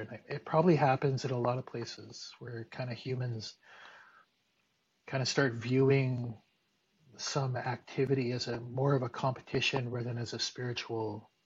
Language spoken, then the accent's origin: English; Kenora, Ontario, Canada; It seemed like there was not as many other nationalities or other cultures. Kenora had kind of, you know, settlers and then indigenous people